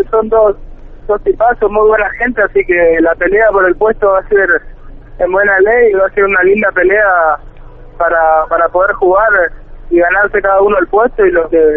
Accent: Resistencia, Chaco, Argentina; Soy de aquí, sí, de Resistencia Chaco.

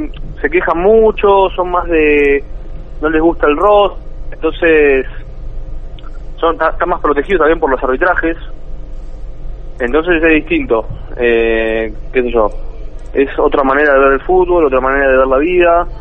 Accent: Argentina; Sí, no, igual mira, te cuento, somos tres argentinos.

